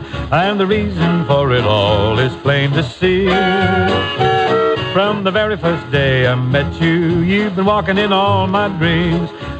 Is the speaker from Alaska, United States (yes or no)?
no; Tacoma, Washington, United States; born there; Well, I was born in Tacoma, Washington